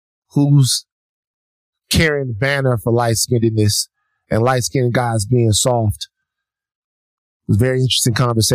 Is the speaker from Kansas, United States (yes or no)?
no; Louisiana, United States; I'm from Louisiana. It's a whole part of the state. All biracials.